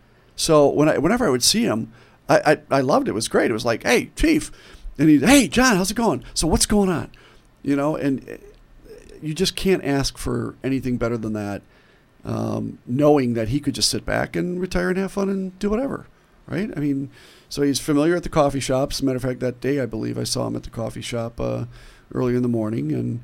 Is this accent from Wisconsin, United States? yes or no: yes; Racine, Wisconsin, United States; But I remember, you know, growing up in Racine and Sam Johnson talking about sustainability.